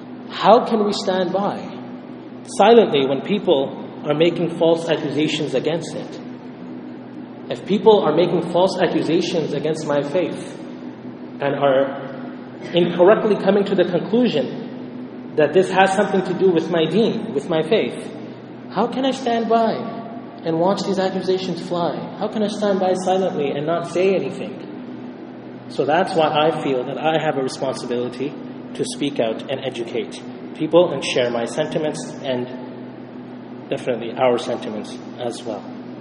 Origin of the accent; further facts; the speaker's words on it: Canada; my view is that as a Muslim, especially as a Canadian and a Muslim, and as a community leader, I feel that I have a responsibility to speak up.